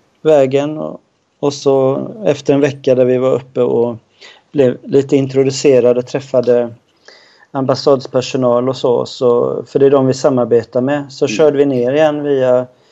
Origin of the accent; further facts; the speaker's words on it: Malaysia; jag är uppvuxen med vänstertrafik i Malaysia.